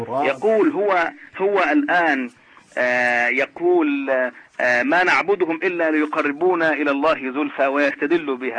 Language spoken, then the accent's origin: Arabic; Egypt; كما يقولون عندنا في مصر